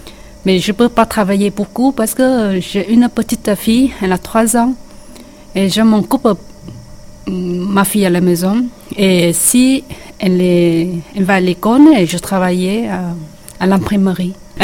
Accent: Vietnam; French is a second language; now in France; je suis vietnamienne et j'ai 31 ans. Et en janvier, j'ai 32 ans. Voilà. Je suis en France depuis 5 ans que je suis mariée avec un Français.

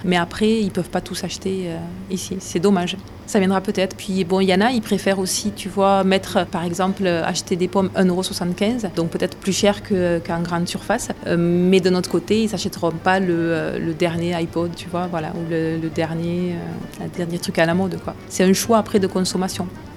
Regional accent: Saint-Affrique, Occitanie, France; Sainte-Afrique, parce que je suis de Sainte-Afrique depuis plusieurs générations. Non, mais je suis bien ici, moi, en Aveyron, c'est chouette.

